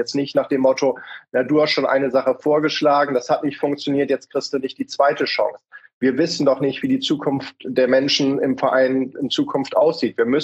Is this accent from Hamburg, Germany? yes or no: yes; Hamburg, Germany; Oder wir können ja auch als Hamburger oftmals von euch unten lernen.